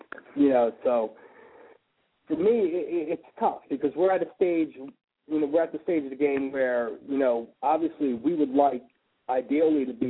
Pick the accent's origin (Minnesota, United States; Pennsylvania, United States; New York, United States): Pennsylvania, United States; Philadelphia; I mean, I grew up in South Philly, you know, right near the vet, and, you know, right near the arena, as a matter of fact.